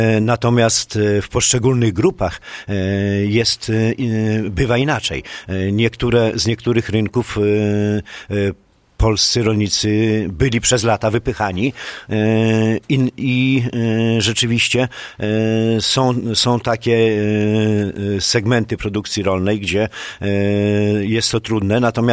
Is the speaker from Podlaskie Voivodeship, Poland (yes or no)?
yes; Podlaskie Voivodeship, Poland; U nas na Podlasiu mleczarstwo